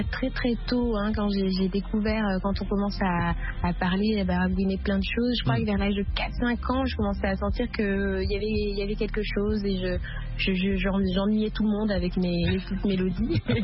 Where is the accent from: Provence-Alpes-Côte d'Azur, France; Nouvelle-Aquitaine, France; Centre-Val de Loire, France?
Provence-Alpes-Côte d'Azur, France; Draguignan; born there; comme je suis née aussi vraiment à Draguignan, dans le sud de la France